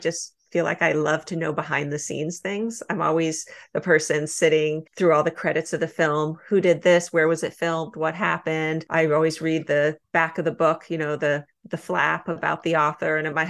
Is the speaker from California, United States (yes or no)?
yes; California, United States; also born or lived in New York; I'm a Californian originally, and I wanted to move back to California. I moved to LA, even though I'm from the Bay Area.